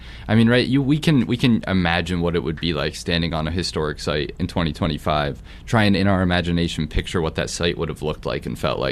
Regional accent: Plattekill, New York, United States; my great-great-grandfather, when he bought the farm that I grew up on in Plattekill, he was born actually in the worst year of the Irish famine.

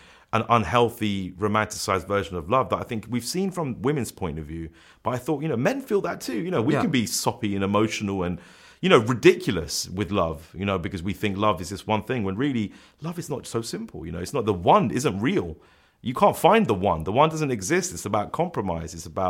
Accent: Hounslow, London, United Kingdom; You know, I grew up in Hounslow where you get those kind of, you know, I mean

